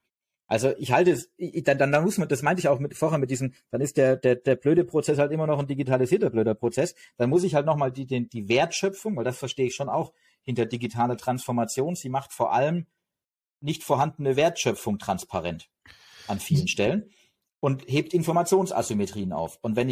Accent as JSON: {"language": "German", "town": "Stuttgart", "region": "Baden-Württemberg", "country": "Germany", "said": "ich komme aus Stuttgart"}